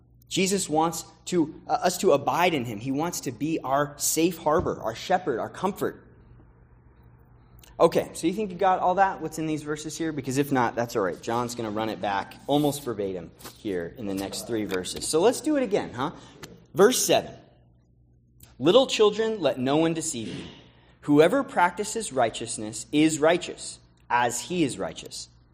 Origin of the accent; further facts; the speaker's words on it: California, United States; Maybe it's because I'm from California, but I think of the Wild West.